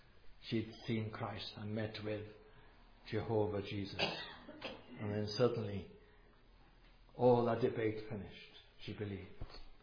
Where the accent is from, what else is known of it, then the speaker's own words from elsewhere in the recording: Wales, United Kingdom; I am from Wales